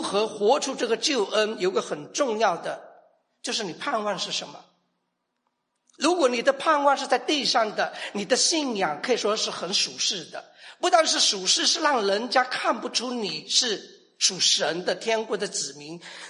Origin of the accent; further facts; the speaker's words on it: Fujian, China; 反正你知道我福建人，我 F 跟 H 是很难念出来的